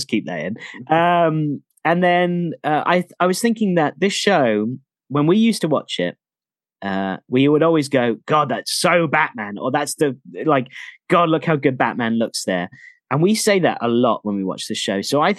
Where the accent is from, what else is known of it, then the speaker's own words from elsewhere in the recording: England, United Kingdom; because it reminded me of growing up in England and like, living where we lived and like being boys